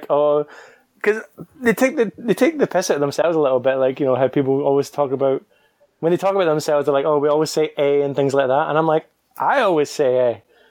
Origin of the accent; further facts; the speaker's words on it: Scotland, United Kingdom; accent: Scottish; Maybe I'll go in the completely opposite direction and my accent will get really, really strong, like some sort of caricature Scottish person